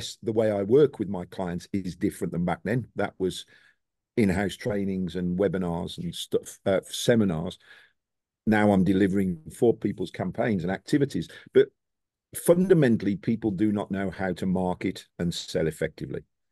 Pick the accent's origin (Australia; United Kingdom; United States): United Kingdom; in a few months' time, I'll be moaning that it's too hot because I'm British.